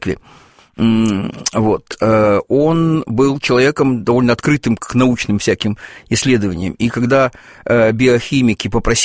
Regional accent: Kyiv, Ukraine; потому что я ведь из Киева родом, в мои юные годы лавра была, собственно, музеем

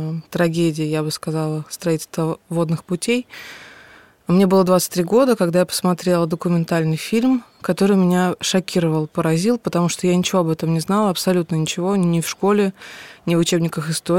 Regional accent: Ural, Russia; now in Moscow, Russia; Я даже не то, что житель Москвы, я вообще родом с Урала.

